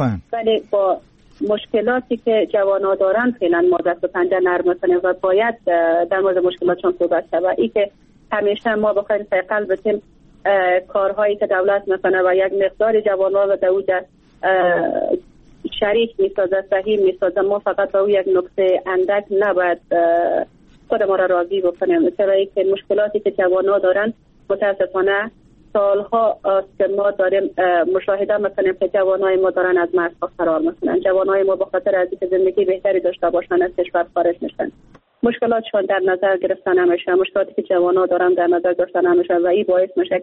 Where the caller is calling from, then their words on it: Bamyan, Afghanistan; از ولایت بامیان هستم